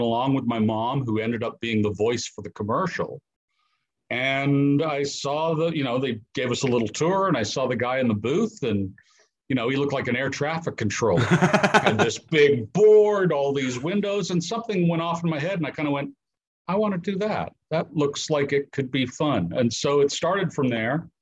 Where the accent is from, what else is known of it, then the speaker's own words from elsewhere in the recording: South East England, United Kingdom; born there; I mean, I was born in 1962 in the south of England.